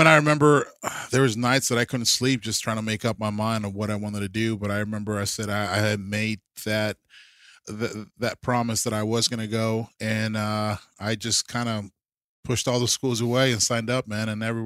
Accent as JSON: {"language": "English", "region": "Texas", "country": "United States", "said": "Football became life for me, you know, as any Texan, man."}